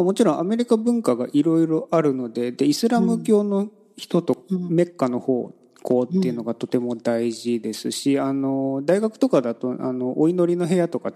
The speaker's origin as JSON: {"language": "Japanese", "region": "Kanto", "country": "Japan", "tie": "born or raised there", "said": "子供の頃は関東の生まれ育ちなので全然知らなかったですね"}